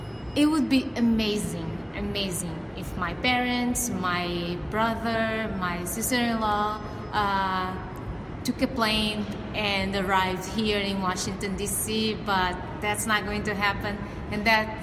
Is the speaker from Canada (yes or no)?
no; Angola; I'm from Angola.